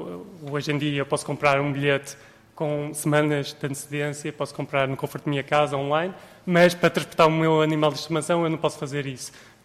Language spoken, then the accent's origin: Portuguese; Porto, Norte, Portugal; now in Lisbon, Portugal; Eu vivo em Lisboa já quase há 10 anos, mas na verdade eu sou do Porto e, portanto, naturalmente eu mantenho os meus laços familiares lá